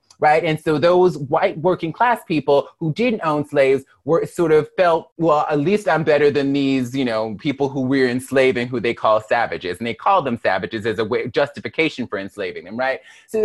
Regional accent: Mobile, Alabama, United States; I am a Black woman born and raised in Mobile, Alabama, grew up internalizing all these negative ideas about myself as a Black person

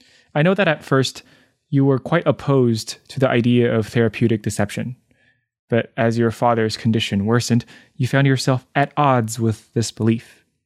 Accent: Taiwan; moved away as an adult; now in United States; So I grew up in Taiwan and came to the US for college.

